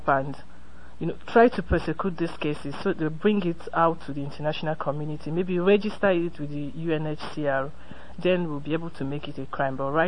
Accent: Nigeria; I'm a journalist from Nigeria, but I'm here for the Constitutional Rights Project from Lagos, Nigeria.

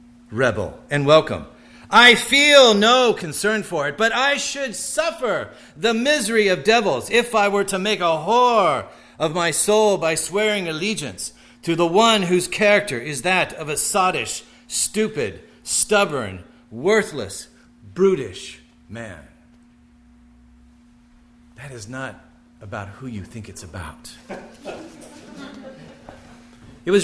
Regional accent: Illinois, United States; I come from Southern Illinois in the coal fields that was devastated.

